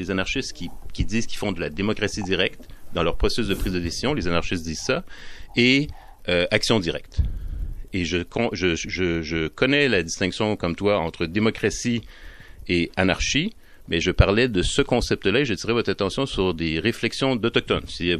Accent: Quebec, Canada; accent: Quebec French; c'est vrai que je parle vite et j'ai un accent québécois

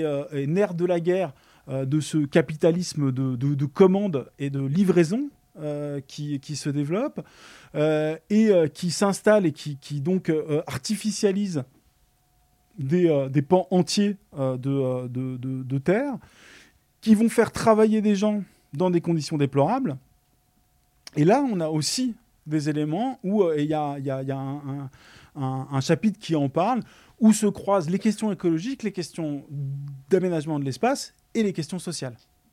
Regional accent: Toulouse, Occitanie, France; ici à Toulouse, je prends un exemple toulousain parce que moi je suis de Toulouse

